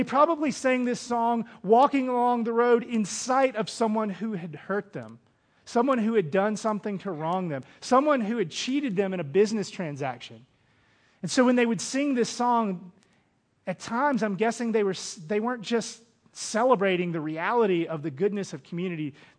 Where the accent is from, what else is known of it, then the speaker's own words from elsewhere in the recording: the South, United States; Growing up in the South, we always just counted rainfall.